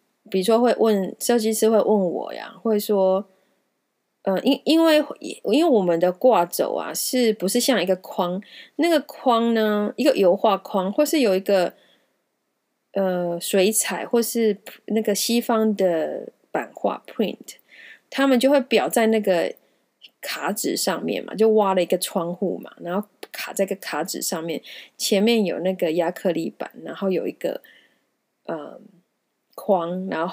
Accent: Taiwan; now in United States; 我真是身为一个台湾人，也是 I'm so proud of you guys.

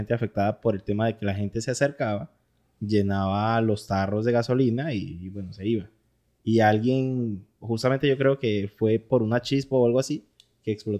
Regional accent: Honduras; yo soy de Honduras.

